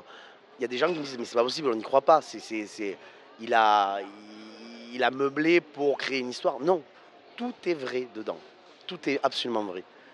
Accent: Arles, Provence-Alpes-Côte d'Azur, France; born there; accent: Provençal; je suis né à Arles, je suis un Provençal, et j'ai jamais voulu enlever mon accent, parce que ça fait partie de moi

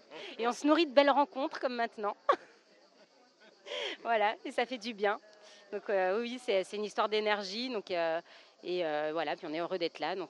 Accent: Saint-Étienne, Auvergne-Rhône-Alpes, France; Moi, je suis originaire de Saint-Étienne.

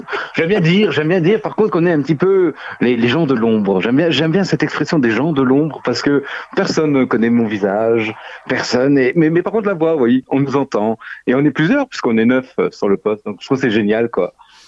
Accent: Grand Est, France; chez moi dans mon petit village de Moselle, puisque je suis de Moselle.

